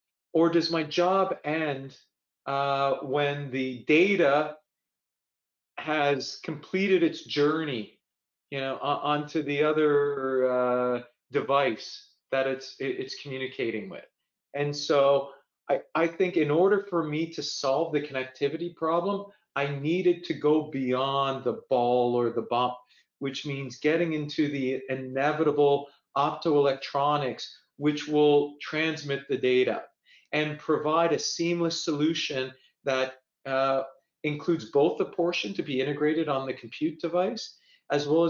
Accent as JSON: {"language": "English", "country": "Canada", "said": "So I'm a Canadian, but with a lot of American friends."}